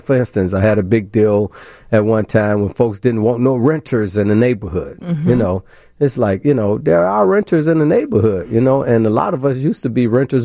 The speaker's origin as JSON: {"language": "English", "town": "Chicago", "region": "Illinois", "country": "United States", "tie": "born or raised there", "said": "Yeah, I grew up in Cabrini Green."}